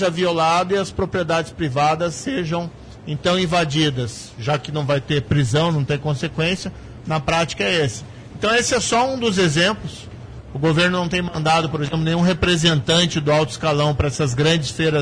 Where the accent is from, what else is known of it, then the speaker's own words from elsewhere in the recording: Maringá, Paraná, Brazil; born there; prestigiar a abertura dessa importante feira da minha querida cidade de Maringá, onde eu nasci